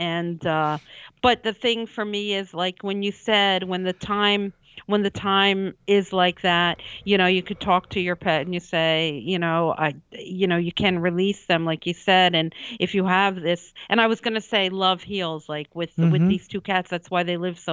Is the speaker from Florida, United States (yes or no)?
no; New York, United States; born there; Well, I was born in New York, New York State, and I studied human services and I've traveled and I've moved 26 times.